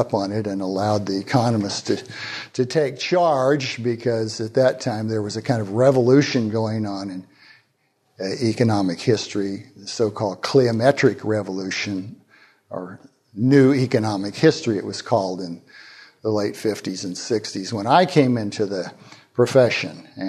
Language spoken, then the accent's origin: English; Oklahoma, United States; I'm from Oklahoma and we don't speak no Greek. even in Greek restaurants, they talk like Okies.